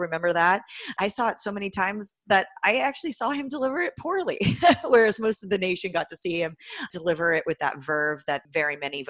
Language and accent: English; California, United States; I'm from Silicon Valley originally.